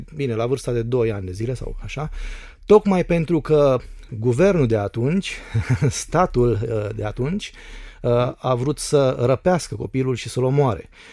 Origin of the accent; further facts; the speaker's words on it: Romania; Pentru noi, ca și români, după 25 de ani, 26, într-un fel luasem o pauză.